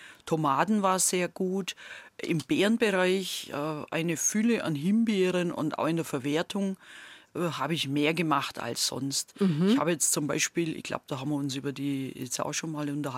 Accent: Swabia, Germany; now in Lower Franconia, Germany; Also zu Hause, also in meiner Heimat, werde ich schon erkannt, dass ich eigentlich nicht mehr so ganz richtig rede.

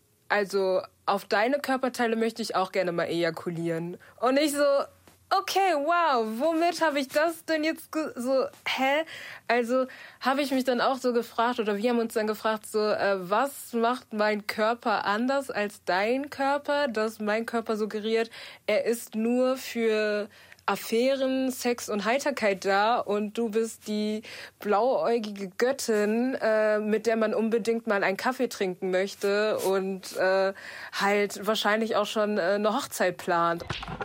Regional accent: North Rhine-Westphalia, Germany; ich komme aus dem Ruhrgebiet.

